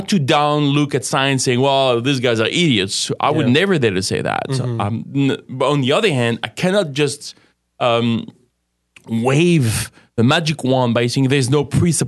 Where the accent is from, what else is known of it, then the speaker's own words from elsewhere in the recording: France; I don't know. I come from France.